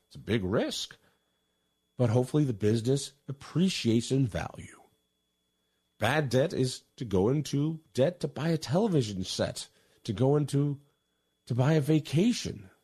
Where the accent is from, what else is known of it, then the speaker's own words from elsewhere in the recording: Colorado, United States; I grew up in Colorado.